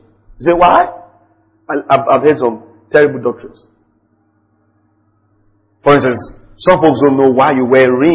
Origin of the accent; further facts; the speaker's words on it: Nigeria; I'm not Egyptian, I'm a Nigerian.